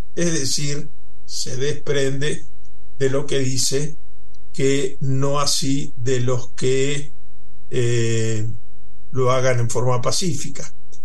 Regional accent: Uruguay; moved away; fui recibido por el presidente Carter como exiliado uruguayo

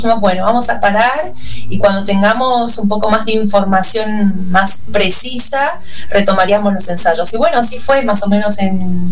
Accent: Paso de los Libres, Corrientes, Argentina; yo vengo de Paso de los Libres Corrientes, que es un pueblo muy pequeño

